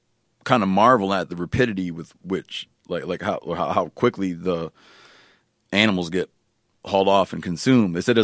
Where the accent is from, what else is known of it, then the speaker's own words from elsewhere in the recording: Michigan, United States; born there; now in Montana, United States; when I moved to Montana, when I was born in Michigan, I moved to Montana